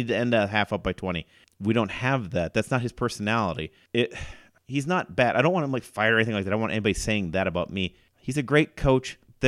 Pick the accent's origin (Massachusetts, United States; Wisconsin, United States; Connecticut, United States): Wisconsin, United States; Stevens Point; now in Wisconsin Rapids, United States; I grew up in Point.